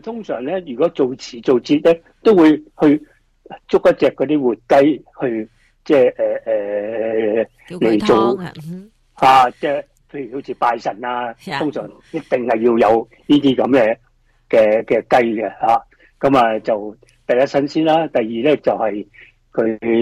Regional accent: Guangdong, China; 我哋中国人即系唔系全人吓，系广东人

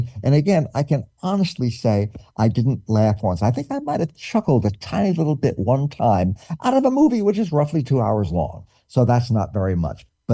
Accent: New York, United States; now in Baltimore, United States; I have lived in Baltimore for quite a while now, although I'm from New York before

